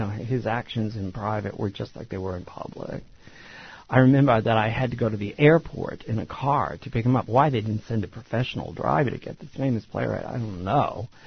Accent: Mississippi, United States; I said, I'm that boy from Mississippi.

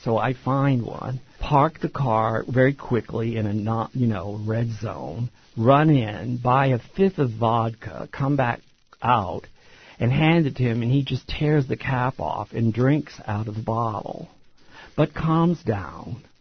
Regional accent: Mississippi, United States; I said, I'm that boy from Mississippi.

